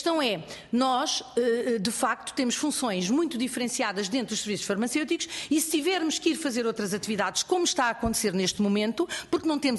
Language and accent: Portuguese; Portugal; enquanto portugueses